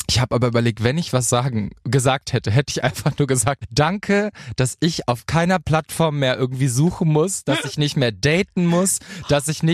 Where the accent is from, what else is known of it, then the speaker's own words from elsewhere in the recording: Paderborn, North Rhine-Westphalia, Germany; Also ich komme ja aus Paderborn, ja, erzkonservativ. Ich liebe Paderborn. Ich komme auch gerne immer wieder zurück.